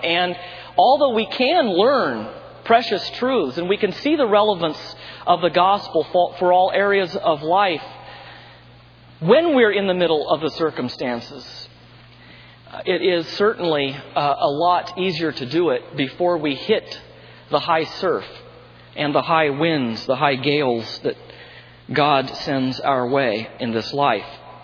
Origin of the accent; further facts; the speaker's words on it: California, United States; born there; my folks and family, we had our roots here, although I was born in California.